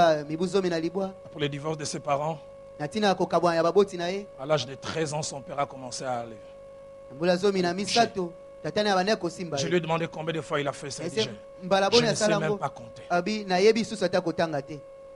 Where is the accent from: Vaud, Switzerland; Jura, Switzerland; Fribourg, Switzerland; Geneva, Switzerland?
Vaud, Switzerland; Lausanne; Dans le quartier où j'ai grandi à Lausanne